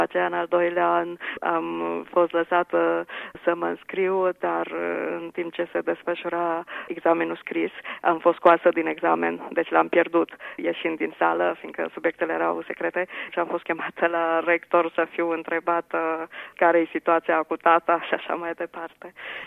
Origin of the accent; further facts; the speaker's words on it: Transylvania, Romania; În măsura în care Banatul face parte din Transilvania și face, și având în vedere că am crescut în Ardeal, sunt evident.